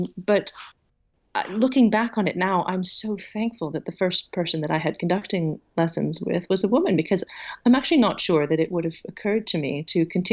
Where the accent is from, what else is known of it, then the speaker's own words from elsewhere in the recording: Santa Cruz, California, United States; I grew up in California and I grew up in Santa Cruz